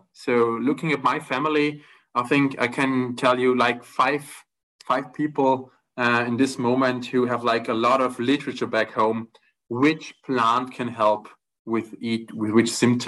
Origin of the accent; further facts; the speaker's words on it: Austria; I'm not from Vienna, but from the western side of Austria. It's like countryside. So I'm living next to forest, actually.